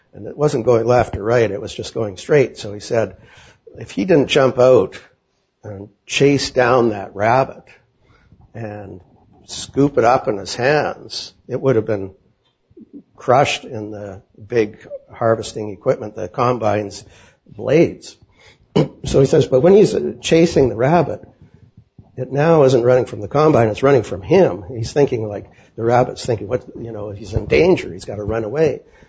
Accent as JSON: {"language": "English", "region": "Saskatchewan", "country": "Canada", "said": "And I'm from Saskatchewan."}